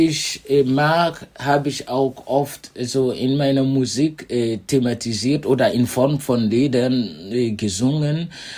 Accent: Burkina Faso; now in Germany; ich komme aus Burkina Faso und ja, feiere meinen Migrationsvordergrund in Deutschland.

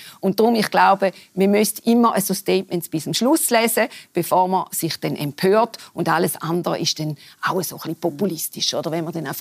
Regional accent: Switzerland; wo man jetzt als Schweizerin in meinem Fall nicht könnte gutheissen.

